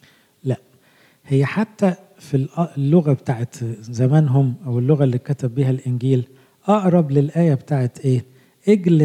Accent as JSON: {"language": "Arabic", "country": "Egypt", "lives_now": "United States", "said": "زي الأسر الجامعية زمان عندنا في مصر"}